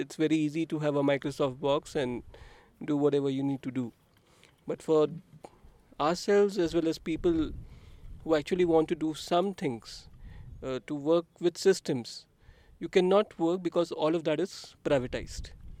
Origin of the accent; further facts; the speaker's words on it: Pune, Maharashtra, India; I come from Pune, Maharashtra